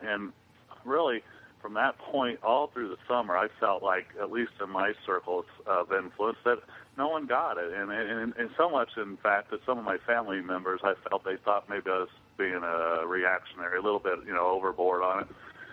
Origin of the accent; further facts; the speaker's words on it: Indiana, United States; Well, I am a lifelong resident of Indiana. I grew up in Tipton County, Purdue grad, own a small residential design build landscape firm in Hamilton County.